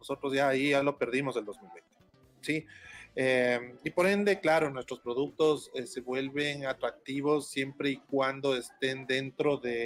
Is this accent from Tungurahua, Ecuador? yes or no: no; Quito, Pichincha, Ecuador; a nosotros como quiteños le estamos explotando de mejor manera